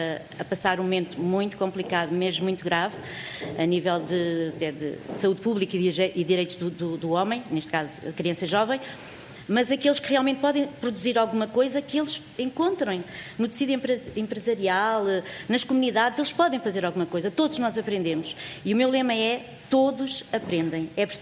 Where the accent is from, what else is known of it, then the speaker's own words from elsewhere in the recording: Bombarral, Leiria, Portugal; venho do Oeste, venho de Bom Barral, sou professora de Educação Especial há alguns anos.